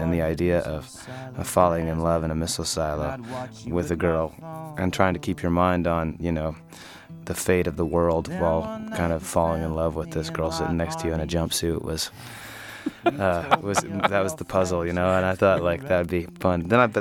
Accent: Moscow, Idaho, United States; I had just bought a house in my hometown in Moscow, Idaho.

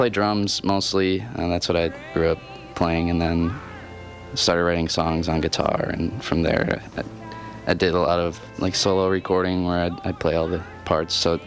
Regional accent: Appleton, Wisconsin, United States; I grew up in Appleton, and it's always been like a pretty strong music scene, so living there my whole life, I've kind of met most of the musicians because it's a pretty small town.

